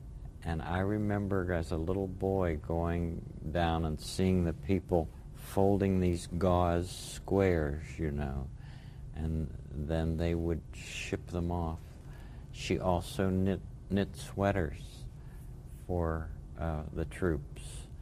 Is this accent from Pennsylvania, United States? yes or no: yes; Latrobe, Pennsylvania, United States; I grew up in La Trobe.